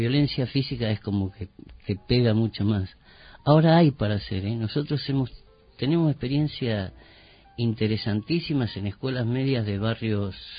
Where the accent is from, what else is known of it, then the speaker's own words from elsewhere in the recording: La Matanza, Buenos Aires Province, Argentina; Yo soy del distrito de La Matanza, o sea que convivo con situaciones de violencia que no son nada más que de violencia física